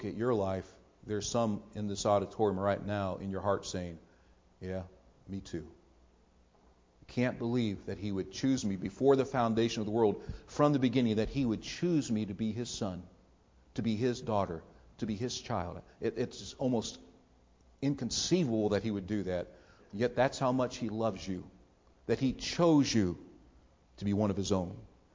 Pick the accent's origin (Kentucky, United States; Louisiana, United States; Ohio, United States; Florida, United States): Ohio, United States; Canton; I grew up with Pat in Canton, Ohio.